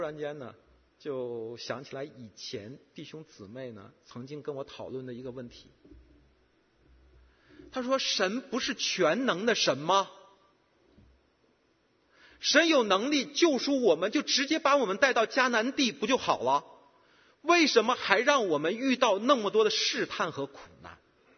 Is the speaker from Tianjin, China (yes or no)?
yes; Tianjin, China; moved away; 回到中国去以后呢，这次呢比较安静，没有上其他地方，就在我的家乡呢，那么就待在天津